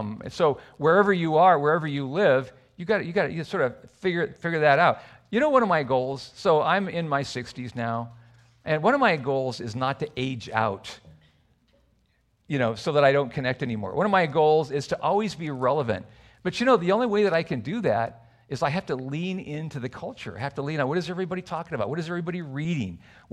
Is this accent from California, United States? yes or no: yes; California, United States; Where are you from … ? Oh, I'm from California. Native, born, raised there. I live in San Diego.